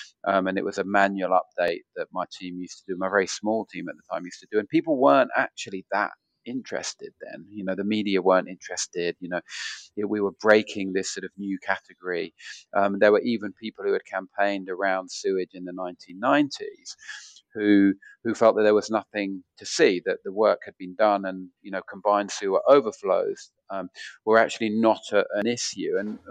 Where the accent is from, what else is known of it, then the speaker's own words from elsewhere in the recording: London, United Kingdom; I'm a Londoner born and bred actually.